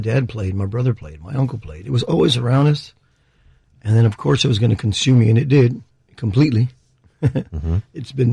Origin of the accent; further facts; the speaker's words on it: Texas, United States; But I'm from Texas, and we kind of put everything on the plate.